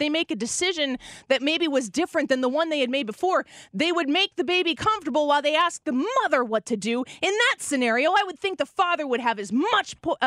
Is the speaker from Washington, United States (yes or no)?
no; Illinois, United States; including in my home state, the state of Illinois